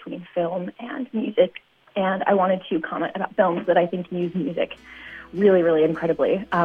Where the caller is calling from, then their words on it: Chicago, Illinois, United States; I'm calling from Chicago, Illinois.